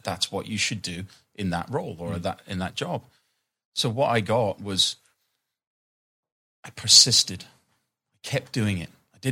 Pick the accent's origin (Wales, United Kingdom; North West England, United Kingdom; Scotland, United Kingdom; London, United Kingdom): Scotland, United Kingdom; Aberdeen; I'm from Aberdeen. It rains all the time.